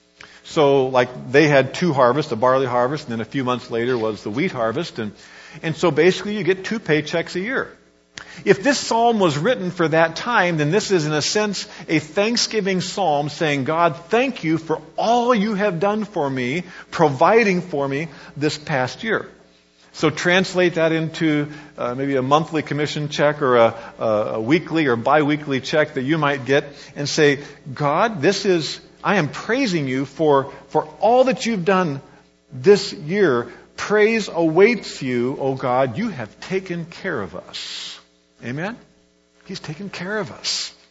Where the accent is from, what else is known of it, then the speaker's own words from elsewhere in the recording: Kansas, United States; Growing up in Kansas, my home church always had a special weekend in November